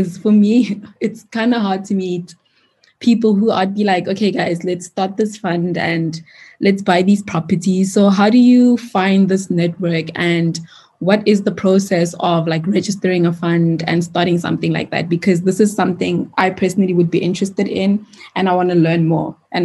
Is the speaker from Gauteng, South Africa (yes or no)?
yes; Pretoria, Gauteng, South Africa; Plus, I grew up in Pretoria. So maybe that's why I just love Pretoria.